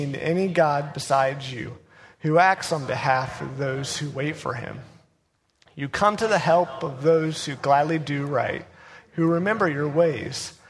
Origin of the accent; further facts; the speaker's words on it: Ohio, United States; You know, I was up in Ohio. I'm from Ohio, and so Scarlet and Gray, you know, woo!